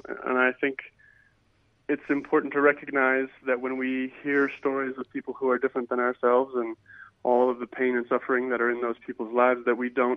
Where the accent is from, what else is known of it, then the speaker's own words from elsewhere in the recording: Eswatini; now in United States; I came to make Swaziland my filmmaking home because it was my home. I grew up in Swaziland. My family still lives there.